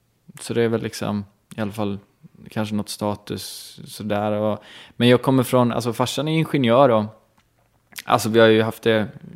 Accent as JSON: {"language": "Swedish", "town": "Romelanda", "region": "Västra Götaland County", "country": "Sweden", "tie": "born or raised there", "said": "Men så där växte jag upp. I Romelanda, så det ser jag som min sådär... Ja, där växte jag upp på en gata med ganska mycket andra barn."}